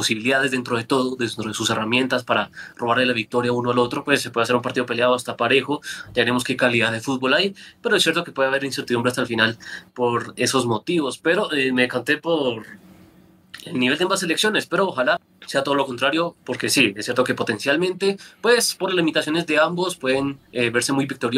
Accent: Colombia; yo de entrada desde mi perspectiva como colombiano

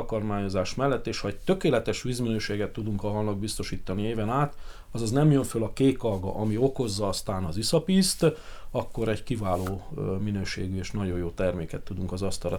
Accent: Fonyód, Somogy, Hungary; Nagyon szerencsés sorsom folytán Fonyódon a Szúnyog-szigeten nőttem föl.

